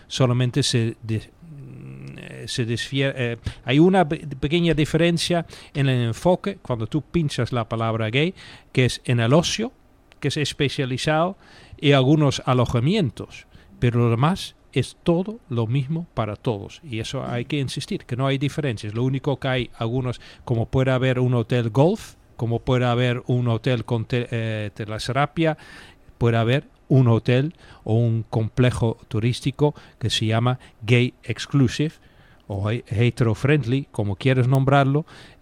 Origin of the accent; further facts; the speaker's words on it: Netherlands; Spanish is a second language; Yo soy holandés y casi se puede comparar con lo que está pasando en Ámsterdam